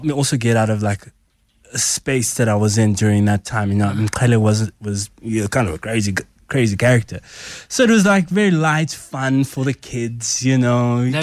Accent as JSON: {"language": "English", "town": "Soweto", "region": "Gauteng", "country": "South Africa", "tie": "born there", "said": "I was born in Soweto, and I remember playing with a brick."}